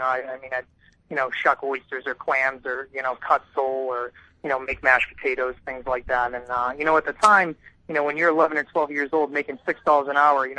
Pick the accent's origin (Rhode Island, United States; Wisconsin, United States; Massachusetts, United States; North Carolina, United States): Massachusetts, United States; Peabody; I actually, interestingly enough, I grew up up on the North Shore in Peavey.